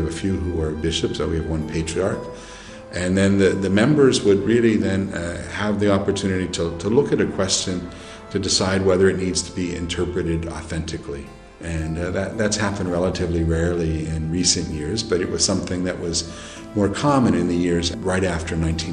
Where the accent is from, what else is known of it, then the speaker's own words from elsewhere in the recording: United States; I'm from the United States.